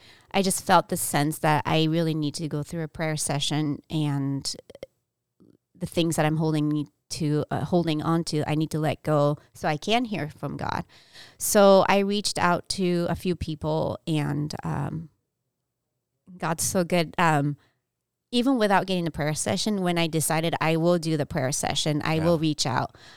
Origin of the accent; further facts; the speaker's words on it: Okinawa, Japan; So growing up in Okinawa, because Okinawa was such a big part of, the World War II, conflict.